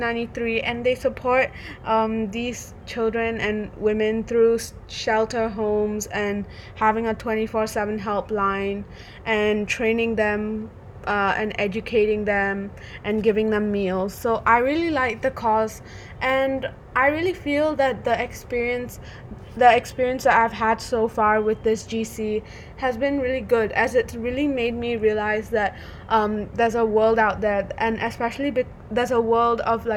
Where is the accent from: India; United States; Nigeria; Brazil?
India; I can relate to it because I'm Indian